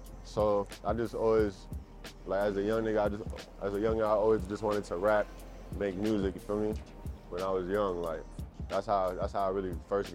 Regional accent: Brooklyn, New York, United States; I'm from Brooklyn, New York, Clinton Hill, Fort Greene, downtown Brooklyn.

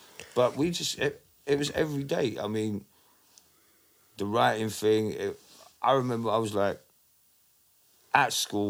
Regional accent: Camberwell, London, United Kingdom; born there; I found out years later, where I was born in Camberwell

